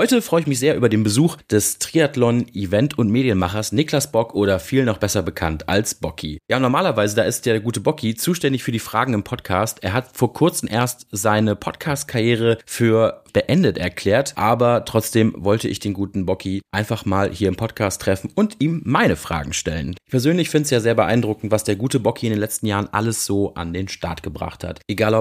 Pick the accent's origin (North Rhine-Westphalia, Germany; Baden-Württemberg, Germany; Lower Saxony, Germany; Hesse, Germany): North Rhine-Westphalia, Germany; Düsseldorf; Und ich kann das sagen als Düsseldorfer, ich habe nicht so eine hohe Identifikation mit meiner Heimat.